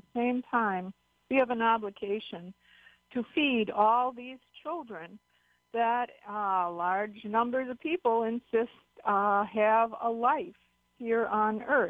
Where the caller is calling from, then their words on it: Hilo, Hawaii, United States; I'm calling from Hilo, Hawaii, of course.